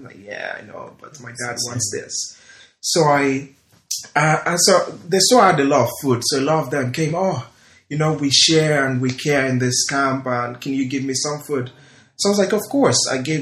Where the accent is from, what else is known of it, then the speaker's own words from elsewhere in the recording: Lagos, Nigeria; I was born in Lagos. I mostly grew up in Lagos, and I schooled there till it was time for university.